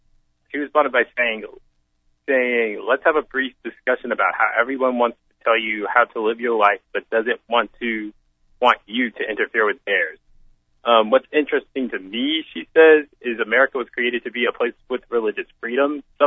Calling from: Winona Lake, Indiana, United States; I'm calling from Winona Lake

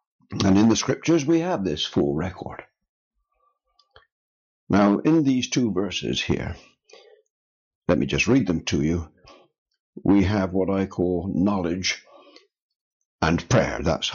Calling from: United Kingdom; I'm speaking from the United Kingdom, and just to explain our culture here

